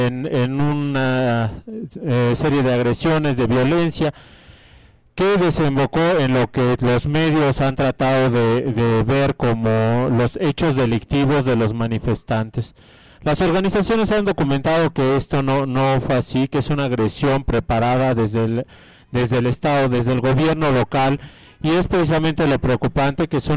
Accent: Iztapalapa, Mexico City, Mexico; soy de Iztapalapa, de la delegación Iztapalapa. Y bueno, no soy de aquí

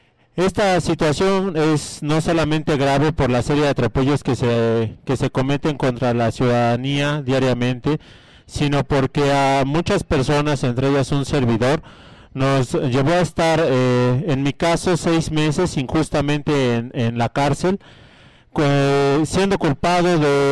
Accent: Iztapalapa, Mexico City, Mexico; soy de Iztapalapa, de la delegación Iztapalapa. Y bueno, no soy de aquí

